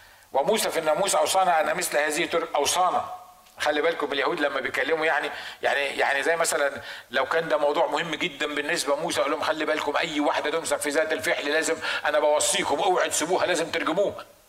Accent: Egypt; عندنا في مصر

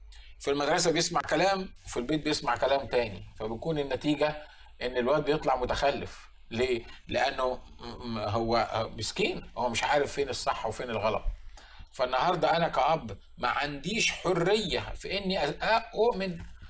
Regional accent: Egypt; النهاردة عندنا في مصر وفي البلاد العربية كلها

